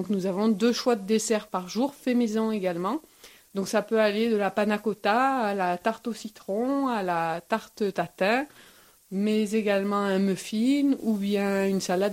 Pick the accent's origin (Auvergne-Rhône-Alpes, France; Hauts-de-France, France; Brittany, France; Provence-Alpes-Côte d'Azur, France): Provence-Alpes-Côte d'Azur, France; Valensole; comme nous sommes originaires de Valensole toutes les deux